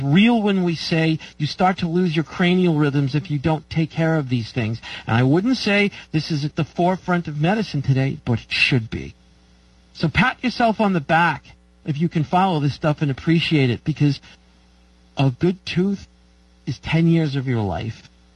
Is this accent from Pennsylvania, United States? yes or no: no; New York, United States; I'm tired of the clouds, but I'm from New York, so that's a slanted opinion.